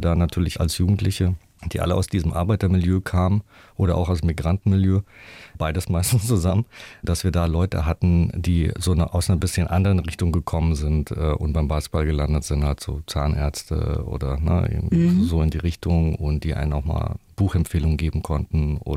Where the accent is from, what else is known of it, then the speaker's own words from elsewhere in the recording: Rüsselsheim, Hesse, Germany; in Rüsselsheim und die Eltern waren alle arbeiten natürlich, waren viele Schlüsselkinder